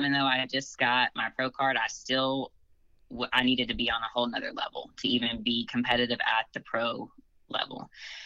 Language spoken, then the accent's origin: English; Nashville, Tennessee, United States; a pro bikini show here in Nashville, Tennessee